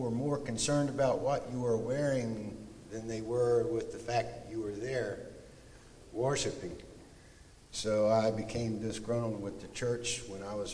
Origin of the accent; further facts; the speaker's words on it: West Virginia, United States; I grew up in West Virginia.